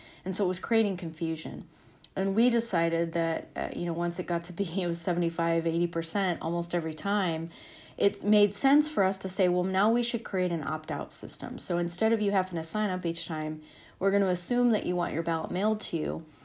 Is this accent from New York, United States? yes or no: no; Colorado, United States; Well, so I'm from Colorado. I was an election official for 14 years in Denver